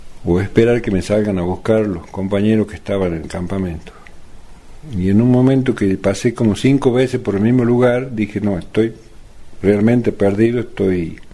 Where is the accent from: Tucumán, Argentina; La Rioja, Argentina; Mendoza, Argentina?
Tucumán, Argentina; San Miguel de Tucumán; born there; now in Amaicha, Argentina; tengo 55 años, hace 3 años que estoy radicado definitivamente en Amaicha, nací en San Miguel de Tucumán.